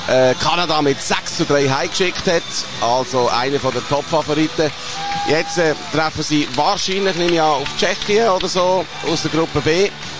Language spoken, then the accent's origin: German; Basel, Basel-Stadt, Switzerland; Als Basler sowieso nicht.